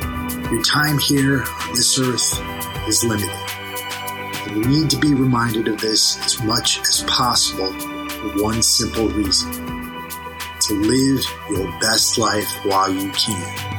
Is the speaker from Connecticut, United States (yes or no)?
yes; Connecticut, United States; I'm from Fairfield County, Connecticut.